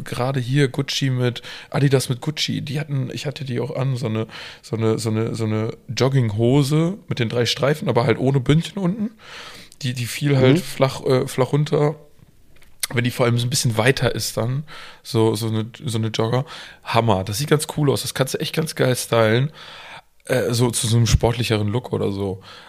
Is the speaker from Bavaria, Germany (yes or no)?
no; Münster, North Rhine-Westphalia, Germany; wenn du auf dem Fahrrad sitzt, dann ich als Münsteraner vor allem, dann trage ich keine Tasche in der Hand